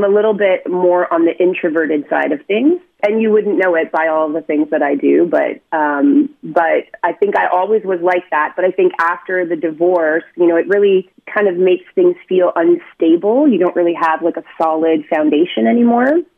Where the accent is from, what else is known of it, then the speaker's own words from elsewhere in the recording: Toronto, Ontario, Canada; So I grew up in Toronto and some of the surrounding areas, but mostly Toronto.